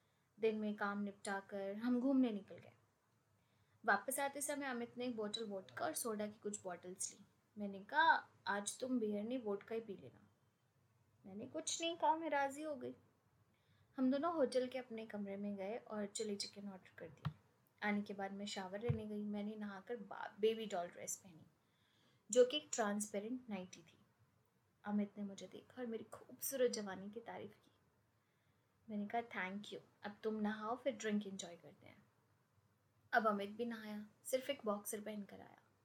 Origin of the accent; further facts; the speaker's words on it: Lucknow, Uttar Pradesh, India; मैं लखनऊ की रहने वाली हूँ।